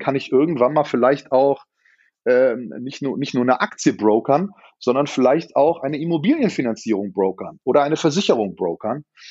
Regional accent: Berlin, Germany; als Berliner steht man zu Berlin.

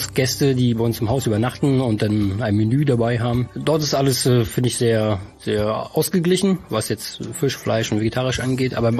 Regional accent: Rathenow, Brandenburg, Germany; now in Tönning, Germany; Aus Rathenow im Havelland.

